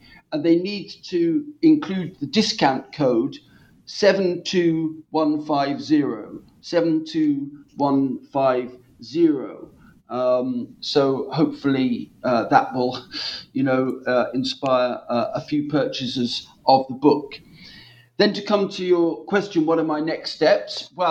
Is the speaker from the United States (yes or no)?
no; Norwich, East of England, United Kingdom; I've just written another book on an Anglo-Dutch poet who lived in my hometown of Norwich in the 17th century.